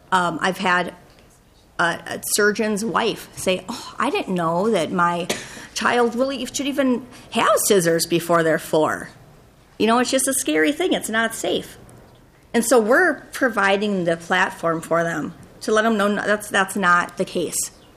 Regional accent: Park Rapids, Minnesota, United States; now in Montevideo, United States; I've lived in Montevideo for 4 years. There are, actually, I grew up in Park Rapids, Minnesota.

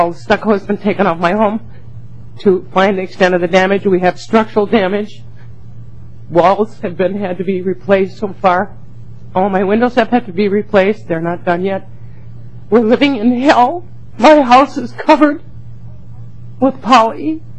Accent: Jordan, Minnesota, United States; This is my husband, Dwayne, and we're from Jordan, Minnesota.

